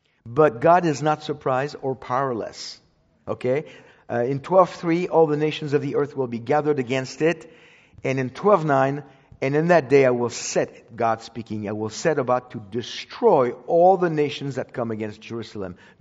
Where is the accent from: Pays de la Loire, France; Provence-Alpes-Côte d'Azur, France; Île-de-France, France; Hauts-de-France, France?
Île-de-France, France; Paris; 2023, Paris, where I'm from. You thought I was from Texas, I know. I'm from Paris.